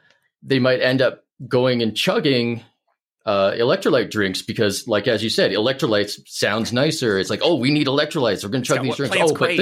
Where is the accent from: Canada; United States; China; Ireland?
Canada; I say that as a Canadian